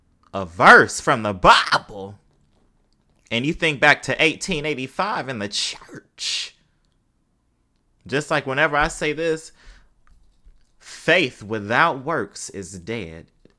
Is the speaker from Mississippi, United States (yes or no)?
yes; Mississippi, United States; I'm from Mississippi. I didn't grow up like in poverty